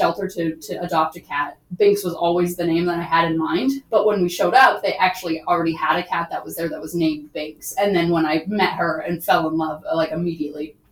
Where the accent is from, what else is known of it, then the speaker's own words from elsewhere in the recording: New Brunswick, Canada; ever since I grew up in New Brunswick and they're still in New Brunswick.